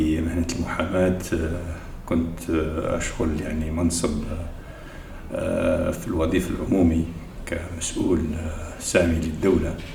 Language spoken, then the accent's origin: Arabic; Algiers, Algiers Province, Algeria; also born or lived in Laghouat; ولد الجزائر، يعني من مواليد من في الأصل من الجنوب، من الجنوب الجزائري من الأغواط